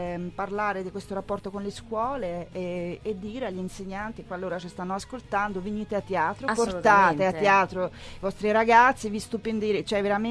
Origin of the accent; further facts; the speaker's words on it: Moscow, Russia; moved away as an adult; now in Italy; Sì, è vero, sono nata a Mosca, sono cresciuta lì, mi sono formata umanamente e professionalmente lì, però sono ormai 24 quasi anni che io vivo in Italia.